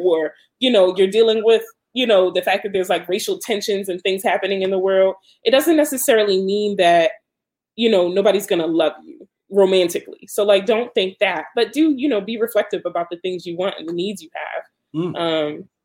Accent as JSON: {"language": "English", "town": "Baltimore", "region": "Maryland", "country": "United States", "tie": "born or raised there", "also_born_or_lived": "Bronx, New York", "said": "I'm from the Bronx, but, you know, I was raised here in Baltimore, Maryland."}